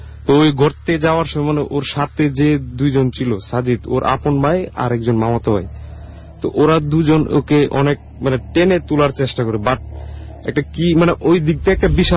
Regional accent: Durgapur, Mymensingh Division, Bangladesh; নেত্রকোনার দুর্গাপুর থেকে এসেছি।

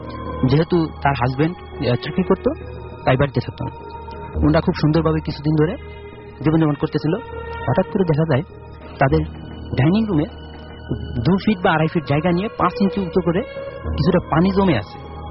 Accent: Kashiani, Dhaka Division, Bangladesh; now in Dhaka, Bangladesh; আমার গ্রামের বাসা হচ্ছে গোপালগঞ্জ জেলার কাশিয়ানী থানার কামারুল গ্রাম।

